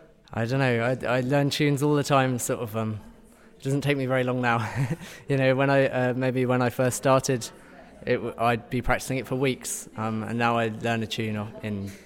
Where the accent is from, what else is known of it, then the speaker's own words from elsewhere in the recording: Connacht, Ireland; now in Brighton, United Kingdom; I grew up in County Galway, and my dad's a traditional musician over there, and my mum plays the fiddle.